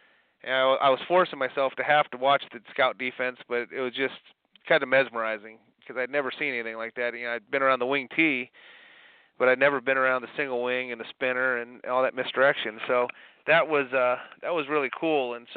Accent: Ohio, United States; I meet a guy that's a National Guardsman from Ohio, my home state

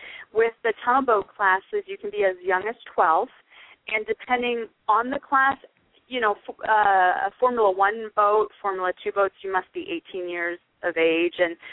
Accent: Ontario, Canada; now in United States; I grew up right outside of Toronto, and we, the family, had a cottage up north

